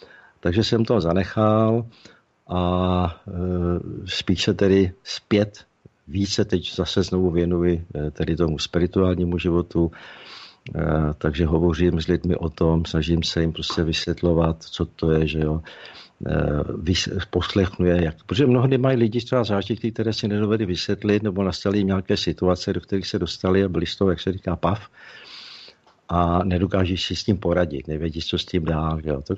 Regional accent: Ústí nad Labem Region, Czechia; první setkání posluchačů, ubuntáků tady u nás ve Šluknovském výběžku, bylo to moc nádherné

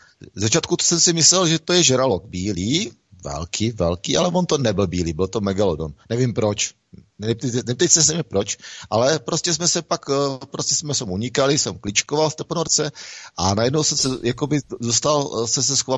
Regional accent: Ostrava, Moravian-Silesian Region, Czechia; protože já jsem z Ostravy

